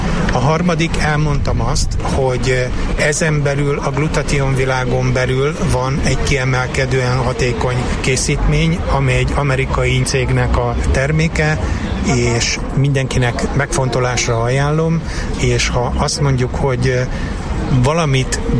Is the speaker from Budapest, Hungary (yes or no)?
no; Szeged, Csongrád-Csanád, Hungary; Én szegedi vagyok, nálunk a kézilabda és a kajakkenu az elsődleges sportok.